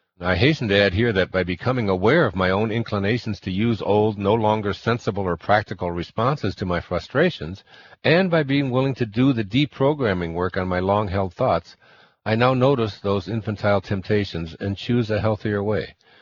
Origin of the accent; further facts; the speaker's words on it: Midwest, United States; These ideas were invisibly passed on to me as I grew up in the Midwest in the 1940s.